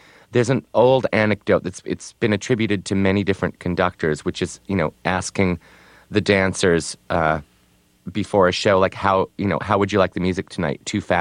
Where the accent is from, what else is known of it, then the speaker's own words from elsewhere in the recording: United States; And as an American, you know, I was even more American when I was in Belgium for some reason.